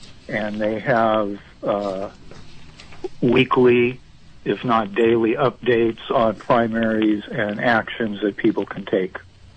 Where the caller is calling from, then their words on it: Willits, California, United States; I'm calling from Willits.